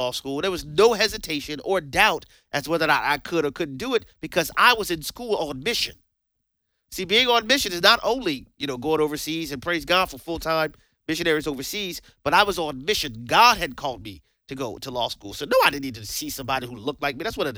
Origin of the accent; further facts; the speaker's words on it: New Orleans, Louisiana, United States; I was born and raised in the Ninth Ward, New Orleans, Louisiana. You know, my mother was the pregnant teenage mom from the projects.